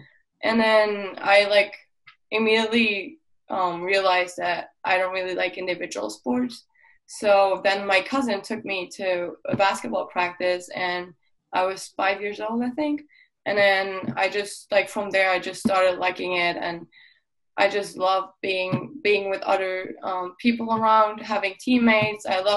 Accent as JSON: {"language": "English", "country": "Luxembourg", "tie": "born or raised there", "said": "So Luxembourg is a pretty small country, as you just said. It is next to Germany, Belgium, and France."}